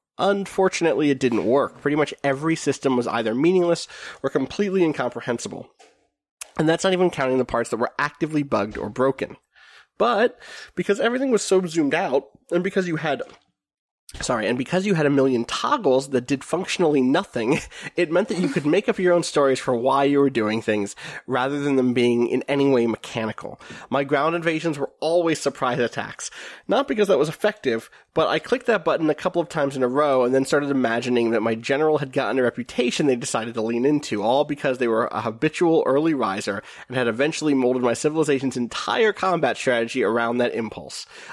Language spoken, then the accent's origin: English; New Zealand; Also, I grew up in New Zealand, and in the pre-digital storefront days, game prices were obscene.